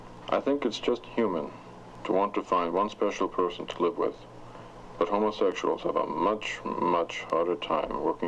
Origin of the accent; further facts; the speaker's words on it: Midwest, United States; I'm 32. I'm a teacher from the Midwest.